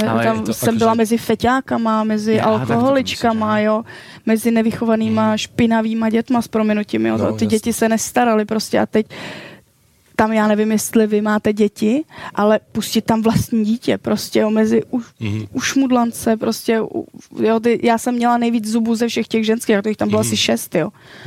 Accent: Karlovy Vary Region, Czechia; now in Prague, Czech Republic; já jsem momentálně z Prahy. Ten azylový dům byl v Brandýsu nad Labem, což je, já nevím, 20 minut autem, jo, kousíček. Ale já jsem původně ze západu Čech, jo, ještě za Karlovýma Varama.

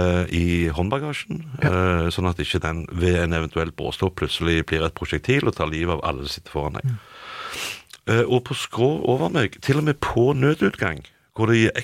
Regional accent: Stavanger, Rogaland, Norway; jeg var hjemme i Stavanger her for ikke så lenge siden

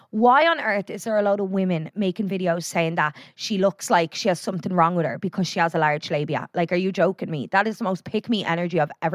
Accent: Ireland; Like, I feel like when we're Irish people, when we're given a compliment, we'll turn around and be like, ah, no, I'm not.

